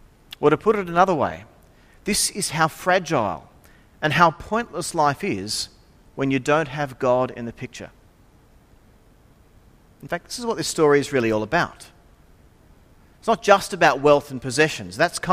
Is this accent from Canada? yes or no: no; Engadine, New South Wales, Australia; Well, growing up in Engadine, everyone knew the boat.